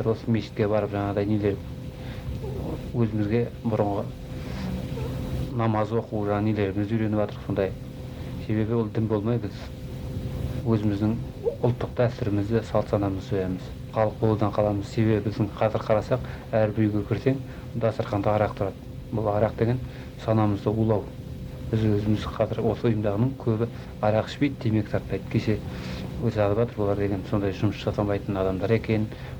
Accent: West Kazakhstan Region, Kazakhstan; now in Almaty, Kazakhstan; Мен де осы Алматыға келгеніме көп болған жоқ. Туған жерім Орал облысы, сол Қаратөбе ауданында тудым. 10 жылдық мектепті сол қаладан бітірдім.

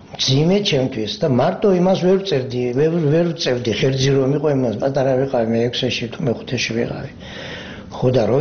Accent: Mukhurcha, Samegrelo-Zemo Svaneti, Georgia; დავიბადე სოფელ მუხურჩაში, მარტვილის რაიონი. ვიზდებოდი ჩვეულებრივად, როგორც ყველა ბავშვები ვიზდება სოფელში

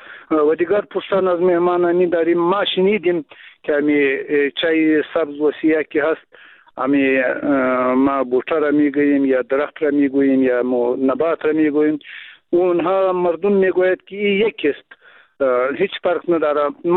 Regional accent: Afghanistan; first language Pashto; Persian is a second language; البته اگر چی ما هم همون زبان مادری ما پشتو هست و بازم بادری چند گفته میتانیم کم کم

